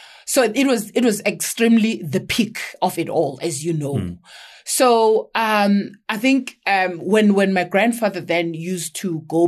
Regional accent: Bizana, Eastern Cape, South Africa; born there; I was born in Bizana. Bizana is a beautiful small town, underdeveloped currently, thanks to the Messi ANC. Small, beautiful town off Bizana in the Eastern Cape. That is where I was born.

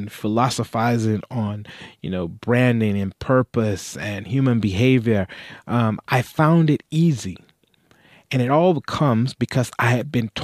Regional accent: North Carolina, United States; all the factories where I grew up in North Carolina had moved overseas.

